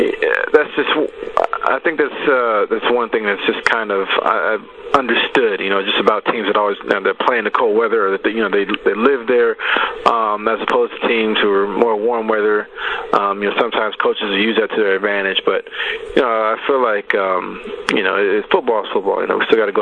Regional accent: San Diego, California, United States; So Ricky Williams grew up in San Diego in my hometown, my area

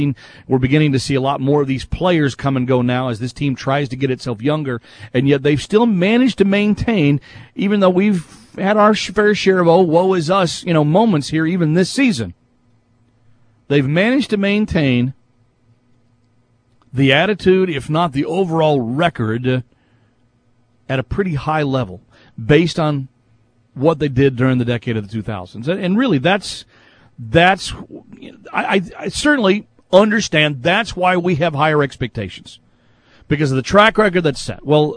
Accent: Texas, United States; moved away as an adult; I worked in the San Antonio area. I'm from the Dallas-Fort Worth area. I went to school in Austin.

